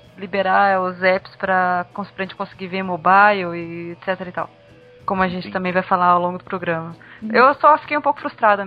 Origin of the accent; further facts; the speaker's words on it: Minas Gerais, Brazil; now in Santa Catarina, Brazil; eu sou mineira em Santa Catarina